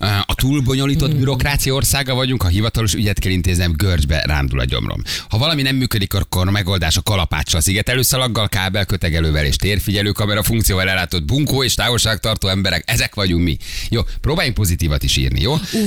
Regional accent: Hungary; érezni, hogy bármire képesek vagyunk, hogy magyarok vagyunk, hogy meg tudjuk oldani.

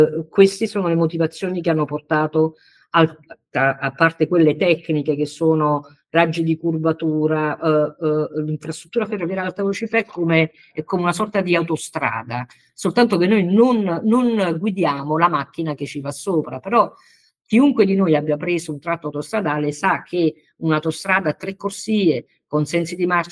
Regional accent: Salerno, Campania, Italy; devo confessare la mia ignoranza da salernitana

